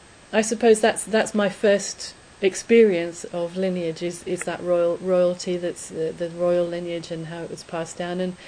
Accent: United Kingdom; as a British person, the royal lineage is very much part of who I am, in a sense.

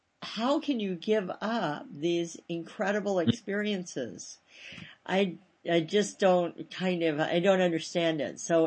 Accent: United States; my lesson about history as an American, so I just own my own ignorance about being in a culture that's fairly new on the planet.

